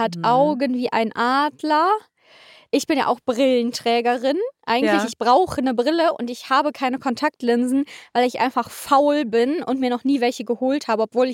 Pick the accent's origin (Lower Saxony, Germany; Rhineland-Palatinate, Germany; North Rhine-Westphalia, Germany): North Rhine-Westphalia, Germany; Leverkusen; ich komme aus Leverkusen, so stelle ich mir das da so ein bisschen vor.